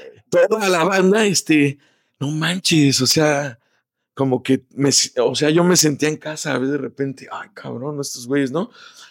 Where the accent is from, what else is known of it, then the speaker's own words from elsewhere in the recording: Mexico City, Mexico; O sea, yo soy chilango, ¿no? Y de feño, ¿no? Porque crecí en el DF.